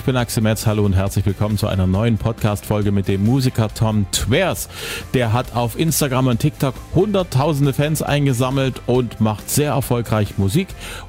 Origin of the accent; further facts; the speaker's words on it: Zwickau, Saxony, Germany; Zwickau, meine Heimatstadt.